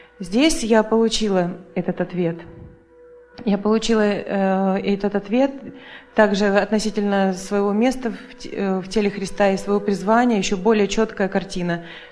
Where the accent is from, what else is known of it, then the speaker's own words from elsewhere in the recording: Russia; я приехала из России.